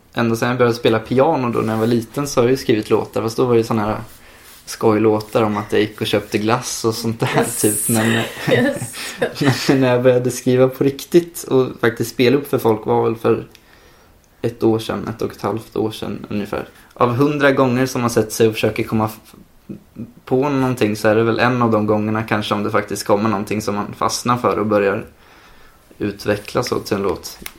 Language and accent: Swedish; Västervik, Kalmar County, Sweden; Jag kommer från Västervik. Går i nian, 16 år gammal